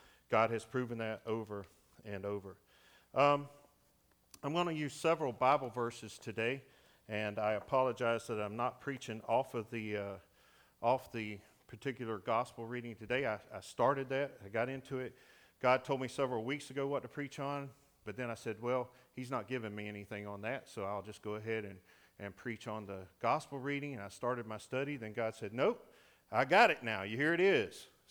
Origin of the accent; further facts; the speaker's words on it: Palatka, Florida, United States; Born and raised in Palatka, joined the Navy at 23 out of Gainesville. I lived at Gainesville at the time.